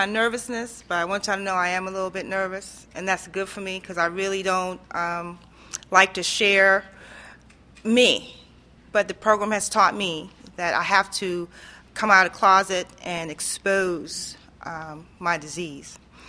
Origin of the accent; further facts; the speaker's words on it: New York, United States; I'm from New York, by the way. So don't get stuck on anything that's the outer shell of me, okay, how I talk or any of that. Because when I get real nervous, the New Yorker really going to come out